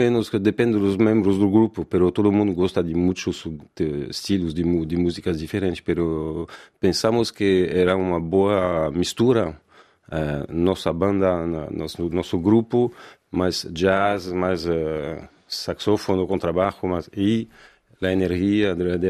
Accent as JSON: {"language": "Spanish", "town": "Tours", "region": "Centre-Val de Loire", "country": "France", "tie": "born there", "second_language": "Spanish", "said": "yo nací en Tours"}